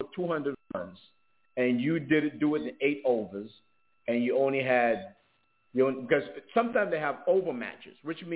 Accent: St. Kitts & Nevis; born there; I was trying to tell people that I was born in St. Kitts, but I grew up in St. Mark

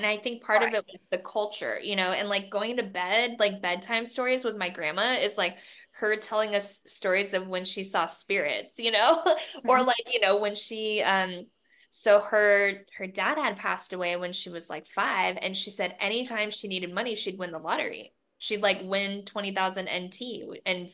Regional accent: Taiwan; So yeah, we're both from Taiwan, and I mean, originally like our bloodline is both from Taiwan.

